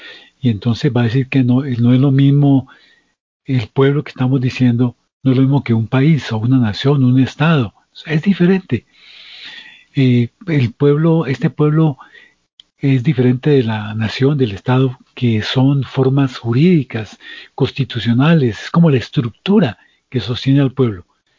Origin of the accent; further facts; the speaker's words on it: Colombia; como colombianos somos mucho más que antioqueños, pastusos, costeños, santanderianos, cachacos, llaneros, del Pacífico, del Amazonas